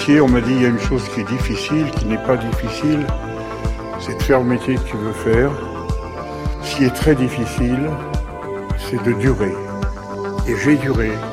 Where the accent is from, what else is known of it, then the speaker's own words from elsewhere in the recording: Sceaux, Île-de-France, France; born there; Ils m'ont fait. Je suis né à Sceaux, en 1935.